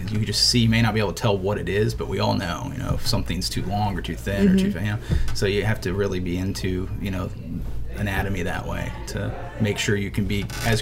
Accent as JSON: {"language": "English", "region": "Florida", "country": "United States", "tie": "born or raised there", "said": "So, you know, it was all part of like growing up in Florida"}